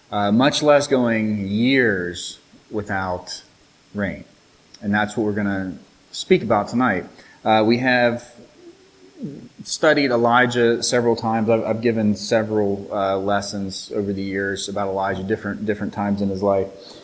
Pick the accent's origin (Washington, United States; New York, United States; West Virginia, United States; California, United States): West Virginia, United States; I've lived in Ohio for almost a decade now. Eight, nine years, somewhere around there. And I mean, I grew up in West Virginia.